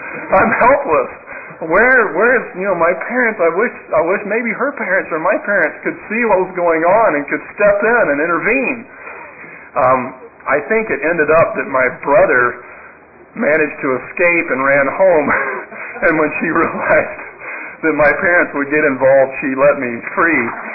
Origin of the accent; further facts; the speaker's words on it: Birmingham, Alabama, United States; When I was a little boy growing up in Birmingham, Alabama, my brother and I would sometimes go play at neighbors' houses.